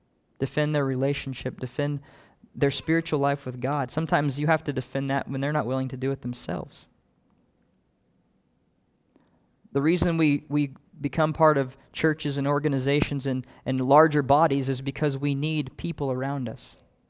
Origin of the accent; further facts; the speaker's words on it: Kansas, United States; I wasn't born and raised in Iowa, but I was just next door in Kansas, and I know the Midwest mentality is